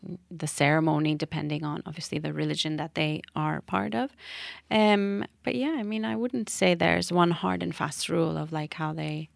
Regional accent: Canada; oh, are you American? I'll be like, no, I'm Canadian.

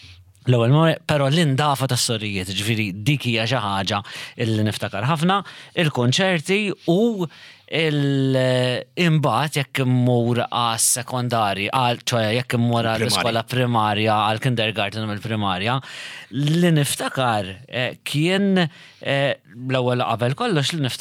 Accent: Rabat, Western Region, Malta; Jiena mir-Rabat.

